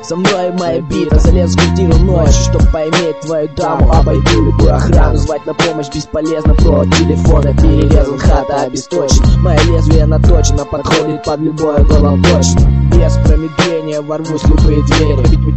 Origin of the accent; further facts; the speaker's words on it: Omsk, Omsk Oblast, Russia; моя фамилия, я из Сибири, блядь, я представляю … омский уличный стиль